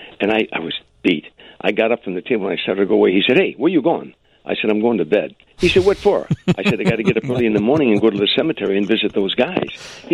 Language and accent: English; Chicago, Illinois, United States; in that alley next to the Chicago Theater when I was a little boy. I'm going back to Chicago, to my hometown, and have my name on the marquee